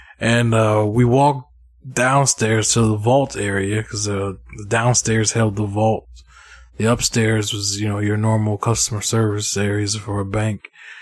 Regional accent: United States; even though I grew up in the States

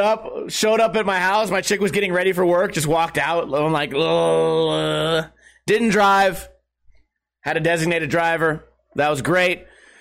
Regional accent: Las Vegas, Nevada, United States; I'm from Las Vegas, so I have a lot of friends.

